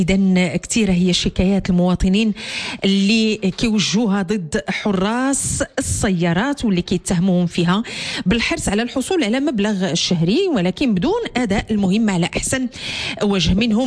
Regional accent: Morocco; حنا كمغاربه كمواطنين

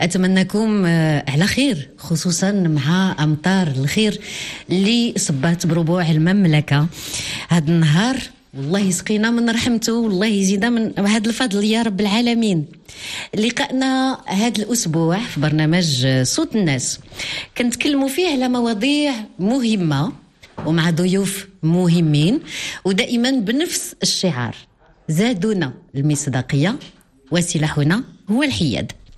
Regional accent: Morocco; احنا كمغاربة

